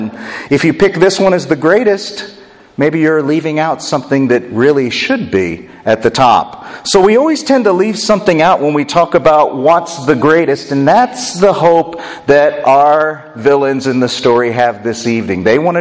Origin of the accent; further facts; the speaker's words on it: Indianapolis, Indiana, United States; I love Peyton Manning, but I'm biased. I'm from Indianapolis.